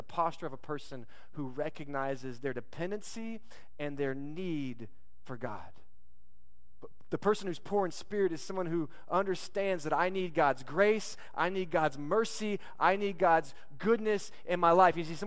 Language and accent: English; Texas, United States; We're Texan, right? Like, in Texas, I was joking about this